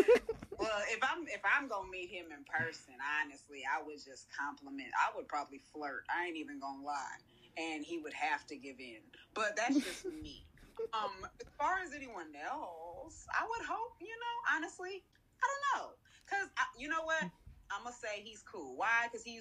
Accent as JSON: {"language": "English", "region": "California", "country": "United States", "said": "Of course, since I'm from California, it was my jam."}